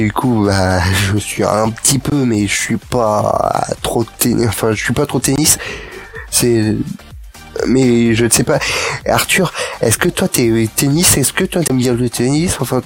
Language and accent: French; Paris, Île-de-France, France; Pourtant, je suis parisien, mais